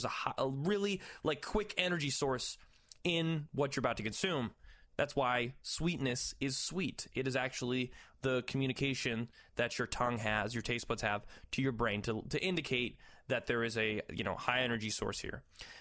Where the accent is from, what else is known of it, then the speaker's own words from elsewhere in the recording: Newfoundland and Labrador, Canada; You know, I'm from Newfoundland, okay? I've got Irish blood. I've got Irish descent.